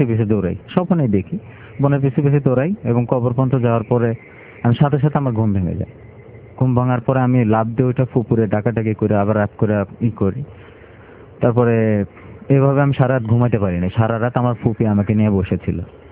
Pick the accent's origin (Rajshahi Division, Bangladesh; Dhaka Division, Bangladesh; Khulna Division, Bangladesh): Rajshahi Division, Bangladesh; Bogura; আমাদের দেশের বাড়ি বগুড়াতে ছিল